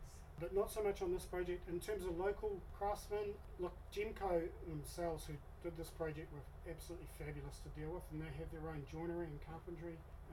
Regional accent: Hawke's Bay, New Zealand; I'm from Hawke's Bay originally, but we'd actually moved back here only about 7 years ago, so we were new to the area in some respects.

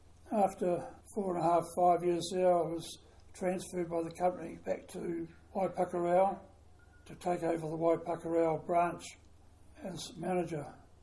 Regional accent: Christchurch, Canterbury, New Zealand; also born or lived in Wellington; We eventually finished up in Christchurch for our schooling years, where my father was a businessman.

